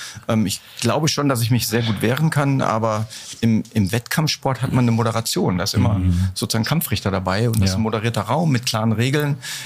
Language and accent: German; Alpen, North Rhine-Westphalia, Germany; born there; Ich bin in Alpen geboren, im Nachbarort, aber nicht lang da gewesen.